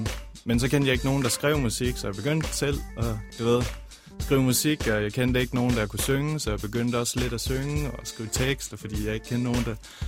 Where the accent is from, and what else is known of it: North Denmark Region, Denmark; born or raised there; also born or lived in Aalborg